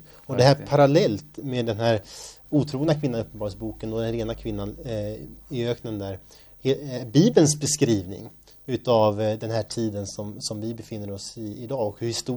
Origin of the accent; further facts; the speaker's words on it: Örebro, Örebro County, Sweden; Örebro, min hemstad i Sverige där jag växte upp.